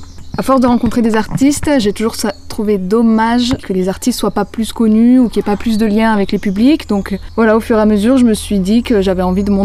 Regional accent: Auvergne-Rhône-Alpes, France; Moi, je suis de la Drôme.

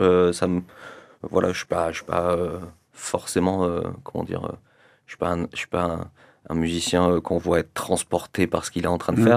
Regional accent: France; vu qu'on est français, vu qu'on joue la plupart du temps en France

